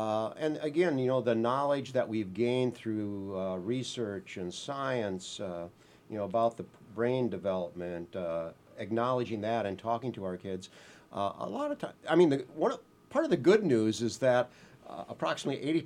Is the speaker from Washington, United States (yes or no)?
no; Wisconsin, United States; Well, I grew up in Wisconsin